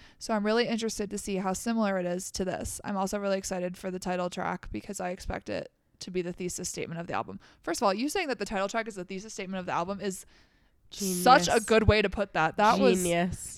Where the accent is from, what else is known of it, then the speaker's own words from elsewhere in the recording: Canada; Also, I'm Canadian, so I'm not sure what the process is, if the process is different in the US.